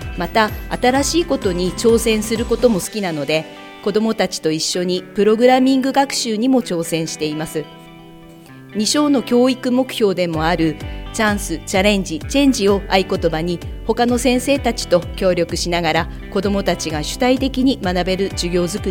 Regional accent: Yokote, Akita, Japan; 出身地は横手市十文字町です。

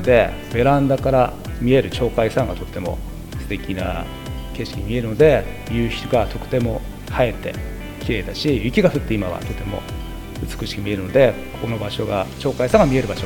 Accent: Yokote, Akita, Japan; 出身は横手市です。

